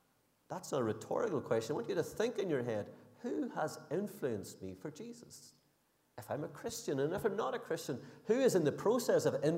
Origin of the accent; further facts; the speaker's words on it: Northern Ireland, United Kingdom; And as Northern Irish people, we were going, no, you've got to keep your head down and, you know, be a bit more modest about things.